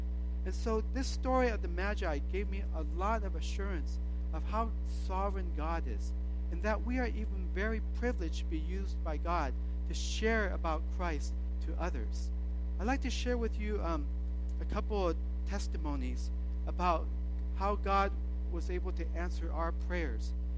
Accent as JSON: {"language": "English", "town": "Davis", "region": "California", "country": "United States", "tie": "born or raised there", "said": "And when I went back to Davis, my hometown, I said, Lord, just help me to be your agent, to even reach out to some of my classmates."}